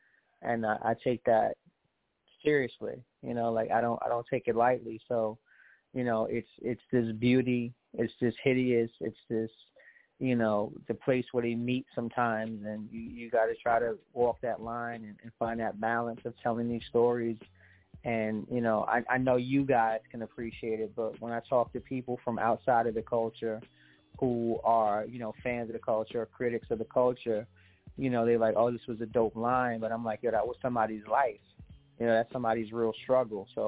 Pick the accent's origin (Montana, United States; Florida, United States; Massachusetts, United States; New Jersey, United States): New Jersey, United States; Passaic; and where I grew up in Passaic is literally 13 minutes from Midtown.